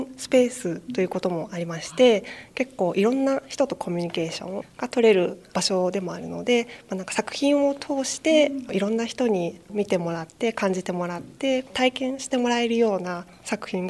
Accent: Fujisawa, Kanagawa, Japan; 私は藤沢市出身で、

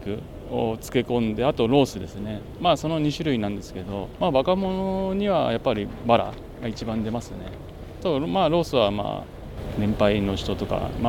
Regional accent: Fujisawa, Kanagawa, Japan; 自分も子供の頃から藤沢育ちなんでね、やっぱり何か少しでも藤沢のためにねできたらいいなっていう思いはあります。

